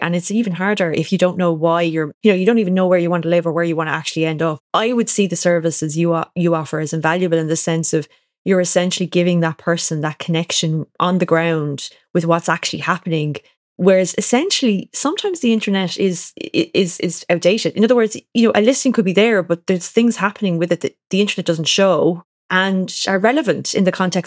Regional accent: Ireland; and being Irish returning, I suppose we were at an advantage in any event, because we knew the system. But in Ireland, sometimes, and maybe more so outside of Dublin

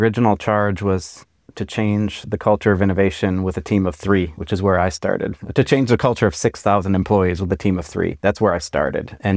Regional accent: East Coast, United States; I'm from the East Coast, fast-paced, always looking to drive change externally

